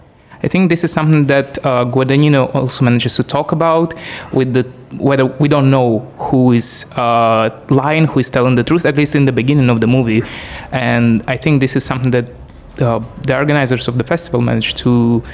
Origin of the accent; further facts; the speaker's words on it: Kazakhstan; English is a second language; I'm from Kazakhstan